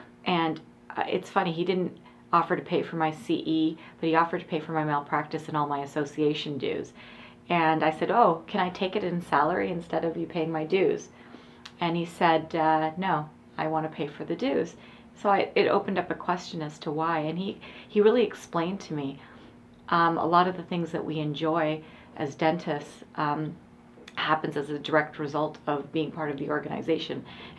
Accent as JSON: {"language": "English", "town": "Medina", "region": "Ohio", "country": "United States", "said": "I'm an endodontist from Medina, Ohio"}